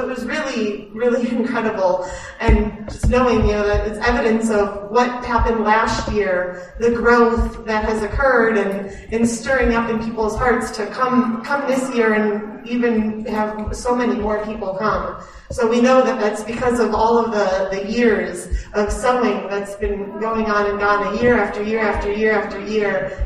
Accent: United States; I come from the United States. I've lived there my whole life.

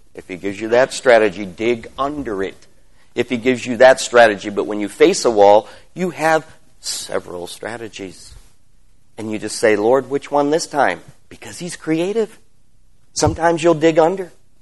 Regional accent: Michigan, United States; Or in my case, I came from Michigan.

